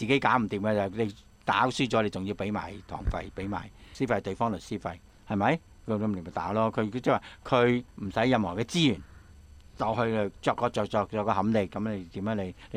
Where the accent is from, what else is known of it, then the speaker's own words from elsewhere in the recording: Hong Kong; 當然啦，作為香港人就唔樂觀噶啦